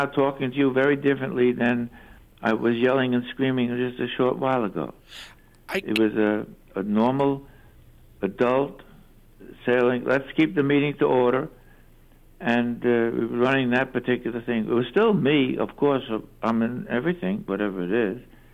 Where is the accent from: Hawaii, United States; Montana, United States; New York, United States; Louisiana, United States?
New York, United States; Brooklyn; I'm from Brooklyn. You hired me to play Walter, and you wrote, it sounds like I'm playing Archie Bunker, Irish. I'm a Brooklyn Jew, for crying out loud.